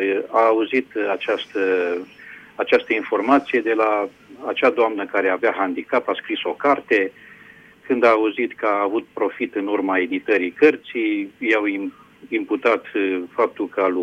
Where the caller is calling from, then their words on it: Hunedoara, Hunedoara County, Romania; din Hunedoara